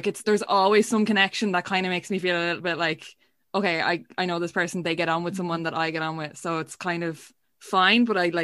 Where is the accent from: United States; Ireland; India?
Ireland; Wexford, Leinster; now in Dublin, Ireland; I'm Wexford.